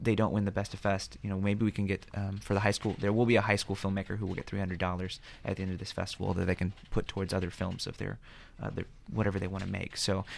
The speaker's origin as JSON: {"language": "English", "town": "Berne", "region": "Indiana", "country": "United States", "tie": "born or raised there", "said": "being someone who was in my teens, I grew up in Bern, Indiana."}